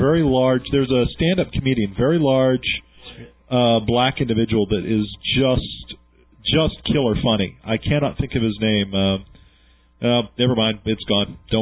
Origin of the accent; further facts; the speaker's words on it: New York, United States; Now, when I grew up in New York watching Tom and Jerry, they were always cut, and I never knew why.